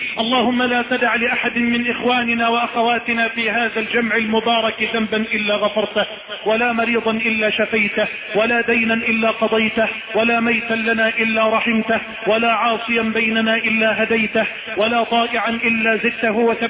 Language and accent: Arabic; Egypt; بلدنا مصر